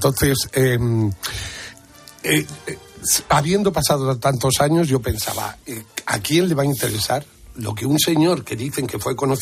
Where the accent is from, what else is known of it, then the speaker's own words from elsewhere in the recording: Sabadell, Catalonia, Spain; Lo que quiero es recordar desde que salí de Sabadell, hijo de un cartero y de una ama de casa, hasta tocar el cielo.